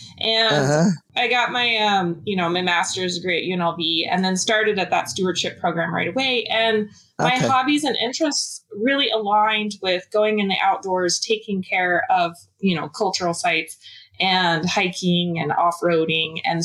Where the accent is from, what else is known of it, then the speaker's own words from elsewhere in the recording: Alaska, United States; So I grew up in Alaska, and I was a big PBS kid.